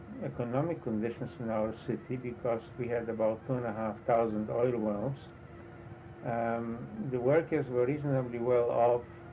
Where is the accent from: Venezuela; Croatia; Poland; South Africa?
Poland; Borislav; born there; English is a second language; Yes, I was born in Borislav, Poland, on the 11th of September 1924. I am the only son. My mother's family was quite large and they were living in Borislav.